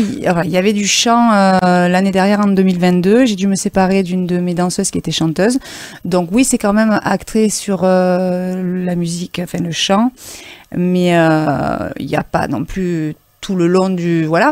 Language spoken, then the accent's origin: French; Auriol, Provence-Alpes-Côte d'Azur, France; Alors non, moi je suis sur Saint-Zacharie, je suis située à Saint-Zacharie, même si je ne suis pas native d'Auriol, mais j'ai grandi à Auriol.